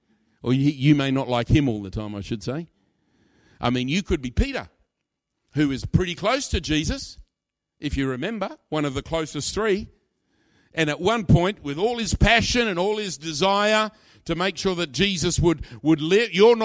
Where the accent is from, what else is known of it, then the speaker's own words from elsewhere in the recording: Australia; now in Staines, United Kingdom; Now, I come from Australia.